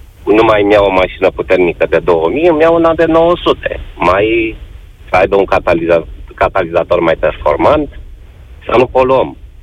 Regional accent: Bucharest, Romania; sunt din București.

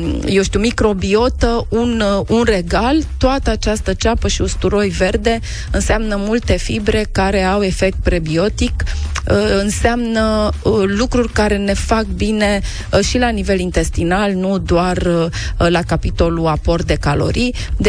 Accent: Romania; Păi, noi ca români aș zice că cel mai simplu este să punem pe lângă micii nelipsiți carne de porc.

